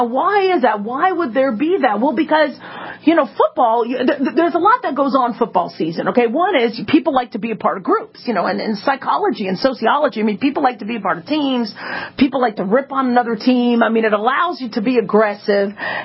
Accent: California, United States; not because I'm so much a Ravens fan. I come from California. I should have been a fan of the 49ers

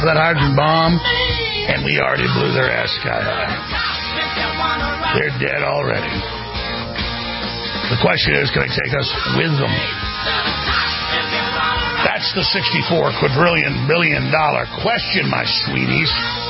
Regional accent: Dallas, Texas, United States; I remember looking up at the sky when growing up in Dallas, Texas as a little kid, some of my earliest memories.

